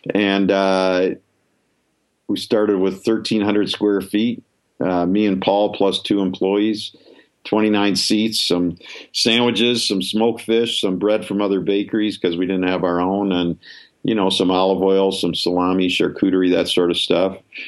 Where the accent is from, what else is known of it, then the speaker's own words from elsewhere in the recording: Chicago, Illinois, United States; So I grew up in Chicago.